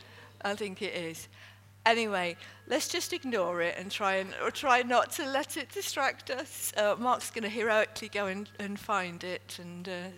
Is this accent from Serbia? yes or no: no; United Kingdom; And being British, I think we tend to be quite good at that as well.